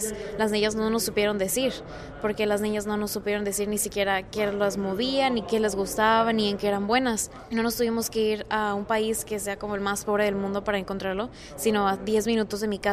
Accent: Tampico, Tamaulipas, Mexico; born there; now in Aguascalientes, Mexico; Nací en Tampico, Tamaulipas, y ahorita me fui a vivir a la ciudad de Aguascalientes. Tengo 20 años

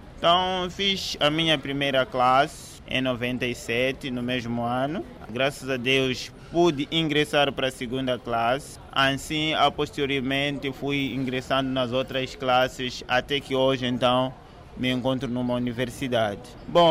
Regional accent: Bujumbura, Bujumbura Mairie, Burundi; Portuguese is a second language; now in Lichinga, Mozambique; venho de Burundi, na capital Bujumbura, é de lá onde eu nasci. Estou cá desde 97, praticamente vivendo na cidade de Lixinga, província de Niassa

